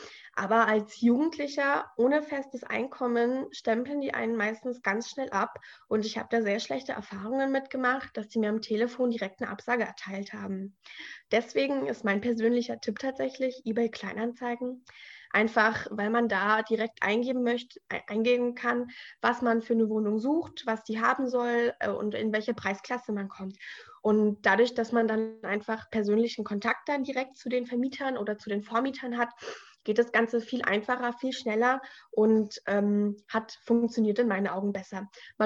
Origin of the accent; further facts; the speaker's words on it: Bavaria, Germany; Ich bin in Bayern auf dem Land aufgewachsen mit meinen zwei Brüdern und meinen Eltern. Und da sind am Tag 4 Busse in die Stadt reingefahren.